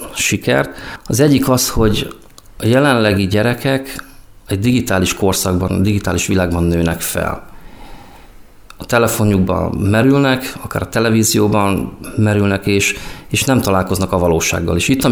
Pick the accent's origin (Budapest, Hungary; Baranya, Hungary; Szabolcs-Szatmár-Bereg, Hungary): Szabolcs-Szatmár-Bereg, Hungary; Ajak; Mivel Ajak városából származom